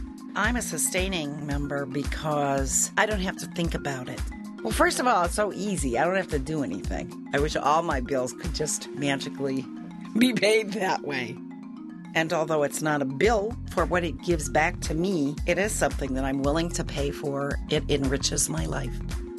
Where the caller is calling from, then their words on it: Madison, Wisconsin, United States; from Madison, Wisconsin. I'm a sustainer of Wisconsin Public Radio.